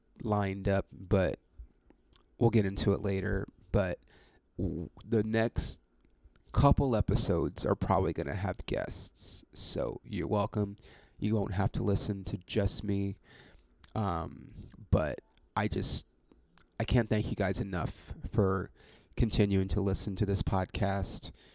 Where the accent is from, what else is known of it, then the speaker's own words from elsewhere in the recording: Ontario, California, United States; Ontario, California. It's about 40 minutes outside of LA without traffic, Wednesday, April 24th. It's my hometown.